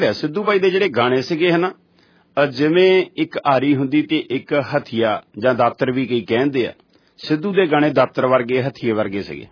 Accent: Kohala, Punjab, India; ਮੇਰਾ ਪਿੰਡ ਕੋਹਾਲਾ

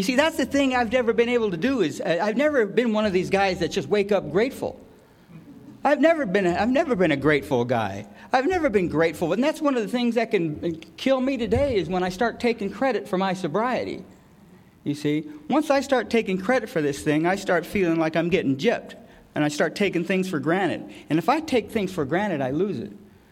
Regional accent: Gardena, California, United States; also born or lived in Detroit; I was born in Detroit, and I come Come out to California when I was about 4 years old, and brought up in a little foster home over there in Gardena and stuff like that.

